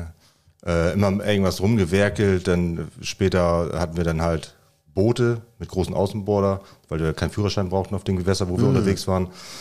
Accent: Husum, Schleswig-Holstein, Germany; Ich komme aus Husum, aus dem hohen Norden

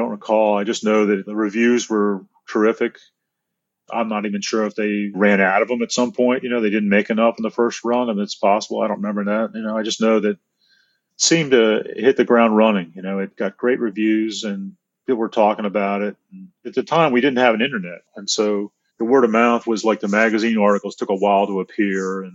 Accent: Scotland, United Kingdom; I mean, I'm too Scottish, maybe, to throw away all that effort and start over.

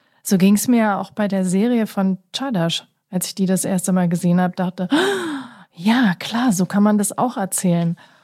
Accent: Berlin, Germany; born there; Ich bin ja in Deutschland geboren, ich bin in Berlin geboren.

